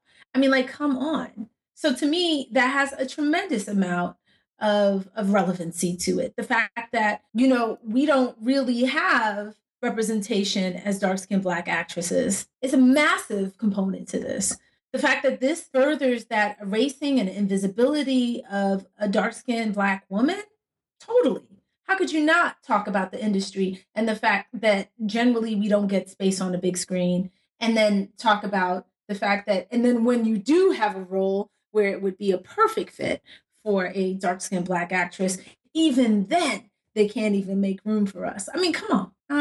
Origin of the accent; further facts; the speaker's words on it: New York, United States; as a dark-skinned Black girl growing up in New York where the show was set